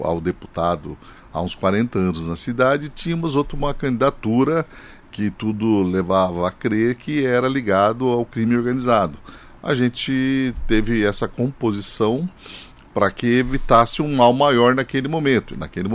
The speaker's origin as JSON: {"language": "Portuguese", "town": "Suzano", "region": "São Paulo", "country": "Brazil", "tie": "born there", "said": "Olha, eu nasci em Suzano"}